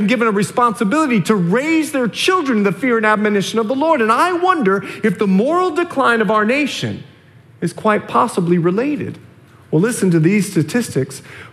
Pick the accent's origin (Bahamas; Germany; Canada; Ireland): Bahamas; now in United States; See, I grew up in the Bahamas, and the statistic in that nation is that one out of two homes do not have a father living in that nation.